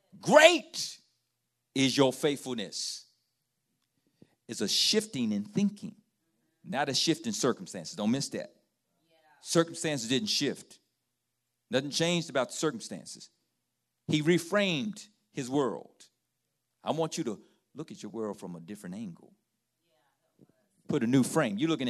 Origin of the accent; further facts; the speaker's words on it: East Coast, United States; I'm from the East Coast. And I look like I'm civilized. But I'm a city boy.